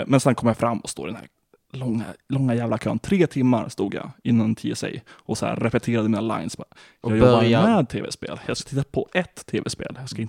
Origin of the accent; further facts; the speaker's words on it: Lapland, Sweden; Det är absolut längre hem till mina hemtrakter i Lappland än där till Skåne.